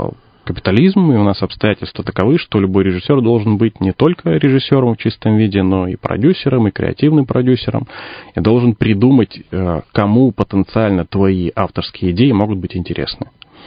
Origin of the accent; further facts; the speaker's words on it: Irkutsk Oblast, Russia; Я из города Сулисибирска.